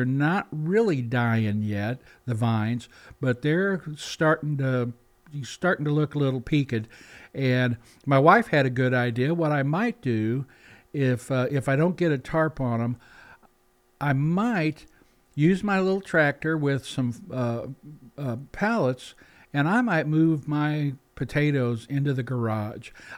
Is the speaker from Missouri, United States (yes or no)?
yes; Missouri, United States; Now, we grew up in Missouri where we had thunderstorms pretty regularly